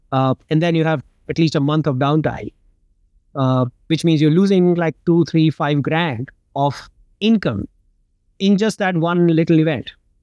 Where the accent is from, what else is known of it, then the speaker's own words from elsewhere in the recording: India; So I grew up in India. My dad was in the army. I changed about 9 schools growing up. Like any military brat.